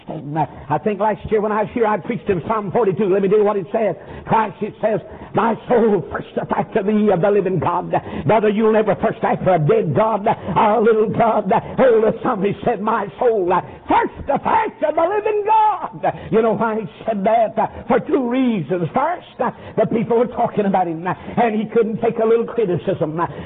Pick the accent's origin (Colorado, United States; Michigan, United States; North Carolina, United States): North Carolina, United States; I'm from North Carolina.